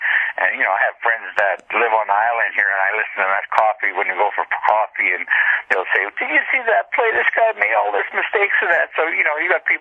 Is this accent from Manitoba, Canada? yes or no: yes; Riverton, Manitoba, Canada; as a young adult and a young person growing up in my hometown of Riverton